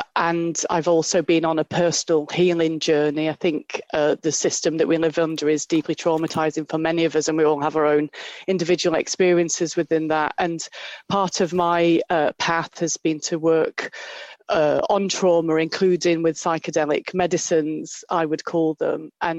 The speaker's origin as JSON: {"language": "English", "region": "Yorkshire and the Humber", "country": "United Kingdom", "said": "I'm a mother of two boys, and I come from Yorkshire. My dad was a coal miner."}